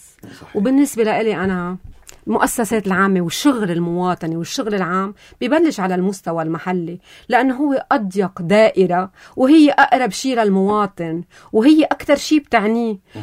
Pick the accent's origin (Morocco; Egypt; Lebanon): Lebanon; أنا هويتي الأساسية هي صحيح. هوية وطنية لبنانية بفتخر كتير فيها كمان.